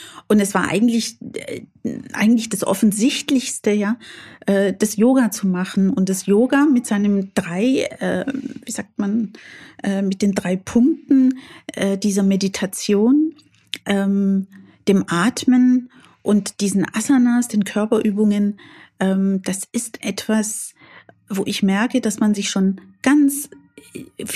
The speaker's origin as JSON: {"language": "German", "region": "Delhi", "country": "India", "second_language": "German", "said": "also ich komme ja aus Delhi"}